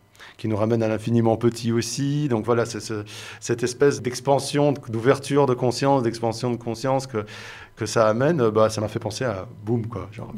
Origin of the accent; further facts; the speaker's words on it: Belgium; En tout cas, en Belgique, ça se dit aussi, là d'où je viens, là où j'ai grandi, en tout cas.